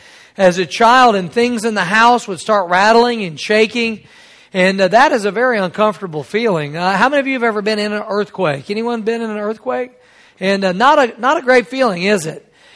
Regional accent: Missouri, United States; I was raised in Missouri on a fault line, and they have said we could have a massive earthquake.

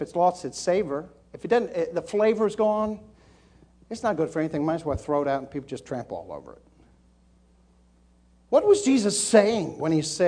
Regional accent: Maryland, United States; My mother was from Atlanta, Georgia, amen. Now, I'm from Maryland, can you tell? But my mother was from Atlanta, Georgia.

